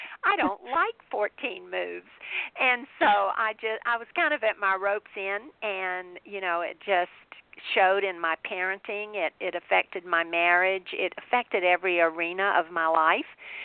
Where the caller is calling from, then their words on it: Phoenix, Arizona, United States; I'm calling from Phoenix, Arizona, and it's rather hot here.